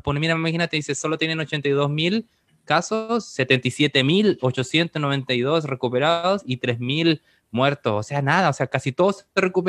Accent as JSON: {"language": "Spanish", "country": "Chile", "said": "yo soy chileno, ¿no? Y allá en Chile lo que tenemos un gobierno también de derecha"}